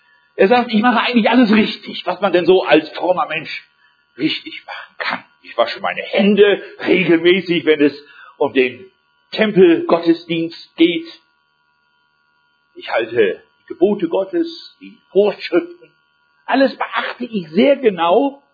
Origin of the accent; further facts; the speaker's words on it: Germany; so ungefähr wie in den 50er Jahren bei uns hier in Deutschland in der Nachkriegszeit. Ich kann mich daran erinnern, dass ich da als Kind in die Erholungsferien geschickt wurde